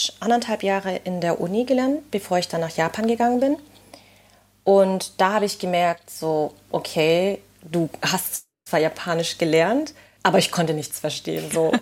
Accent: Germany; born there; Also Vietnamesisch spreche ich, weil meine Eltern aus Vietnam kommen. Also ich bin Vietnamesin, hier in Deutschland geboren. Dann habe ich das einfach von meinen Eltern so gelernt.

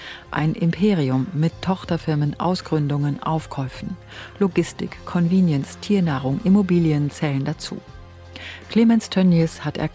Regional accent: Rheda-Wiedenbrück, North Rhine-Westphalia, Germany; Ich bin unterwegs in Reda, einer der Ortsteile von Reda Wiedenbrück. Das ist mein Heimatort, aber seit 35 Jahren komme ich nur sporadisch hierher.

